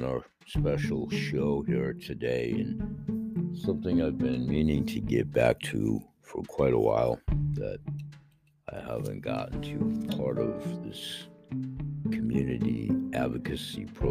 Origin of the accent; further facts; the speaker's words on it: Portland, Maine, United States; specifically my own, Portland, Maine, my hometown